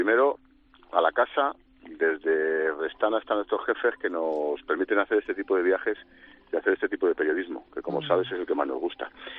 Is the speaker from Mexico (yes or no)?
no; Spain; siendo español, te puedo asegurar que absolutamente ningún problema